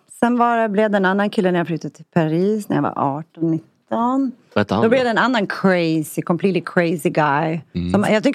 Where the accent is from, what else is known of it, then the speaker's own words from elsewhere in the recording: Skellefteå, Västerbotten County, Sweden; also born or lived in Umeå / Bollnäs; Jag växte upp i, Norrland. Ja. Uppvuxen i Skellefteå, Umeå, Innetavle och sen flyttade jag till Bollnäs, Hälsingland.